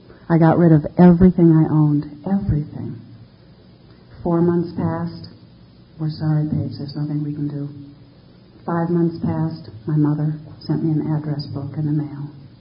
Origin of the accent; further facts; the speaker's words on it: Minnesota, United States; I went to Europe as a graduation present. That's what you did. I grew up in Minnesota.